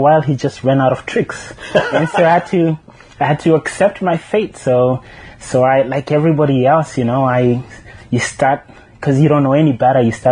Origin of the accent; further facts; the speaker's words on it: Kenya; moved away as an adult; now in United States; I'm originally from Kenya. I came to the U.S. right after I finished high school, and I came to the U.S. for school.